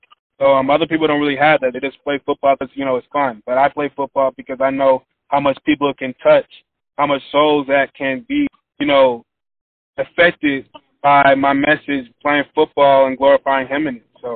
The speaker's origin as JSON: {"language": "English", "region": "Georgia", "country": "United States", "said": "But I mean, I am from Georgia, and you know UGA."}